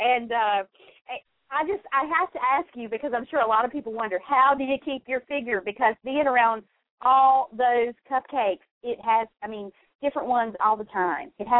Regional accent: the South, United States; Oh, you're just saying that because I'm a Southerner, that's all.

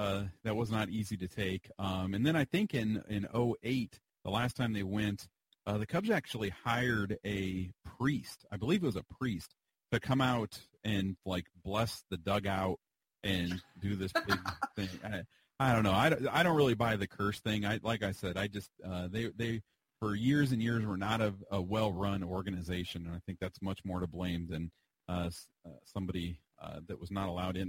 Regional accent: Illinois, United States; Yeah, well, I'm from Illinois, so that I had that going for me, I guess.

